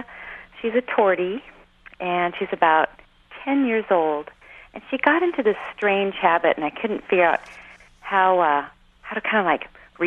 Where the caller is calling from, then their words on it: Anchorage, Alaska, United States; I'm calling from Anchorage, Alaska.